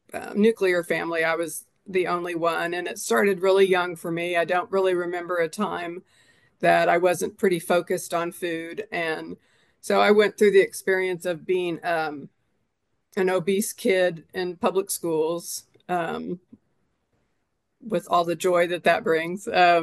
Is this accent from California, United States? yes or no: no; Tulsa, Oklahoma, United States; I'm the youngest of three kids. I was raised here in Tulsa to an engineer and a housewife who worked.